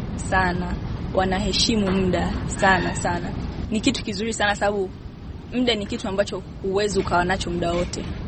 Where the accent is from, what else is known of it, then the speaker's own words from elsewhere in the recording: Tanzania; now in China; nimetokea Tanzania